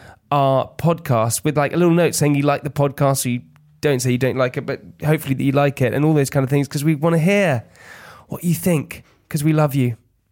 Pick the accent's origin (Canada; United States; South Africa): South Africa; now in London, United Kingdom; I was like, yeah, I am from South Africa.